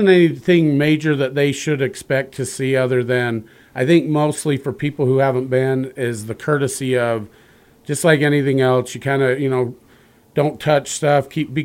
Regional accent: Helper, Utah, United States; growing up in Helper, we've attended every year.

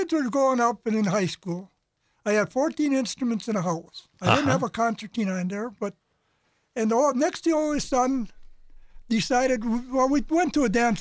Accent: Bolas, Minnesota, United States; born there; I was born in Bolas, Minnesota.

